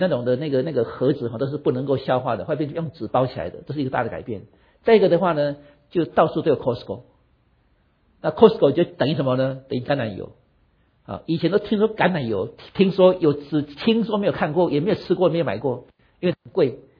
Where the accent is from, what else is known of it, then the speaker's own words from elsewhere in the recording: Taiwan; 那我们从台湾来的，台湾是果树王国